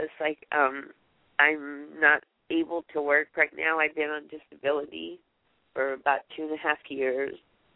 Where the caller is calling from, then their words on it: California, United States; I'm calling from California.